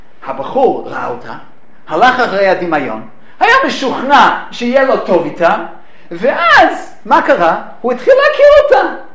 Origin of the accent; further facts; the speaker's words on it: New York City, New York, United States; עכשיו, אני לצערי הרב, לא גדלתי בארץ ישראל ולמדתי בחדורים והייתי צדיק, גדלתי באמריקה, גדלתי במרכז מנהטן בניו יורק, וקצת ראיתי עולם